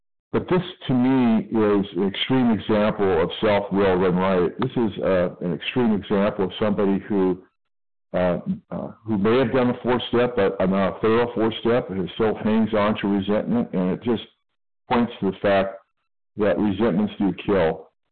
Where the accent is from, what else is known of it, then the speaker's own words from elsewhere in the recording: California, United States; I'm from California.